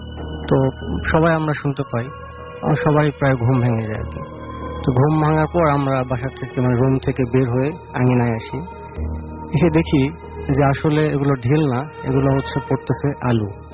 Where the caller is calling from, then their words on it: Dhaka, Dhaka Division, Bangladesh; মোহাম্মদপুর থেকে আসছি।